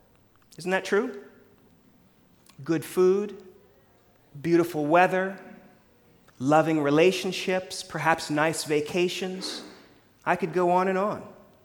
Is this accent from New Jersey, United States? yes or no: no; Florida, United States; Now, when I was younger, growing up in Florida